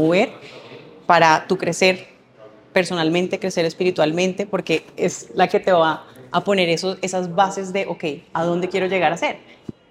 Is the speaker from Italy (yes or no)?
no; Cartagena, Bolívar, Colombia; Yo cuando crecí en Cartagena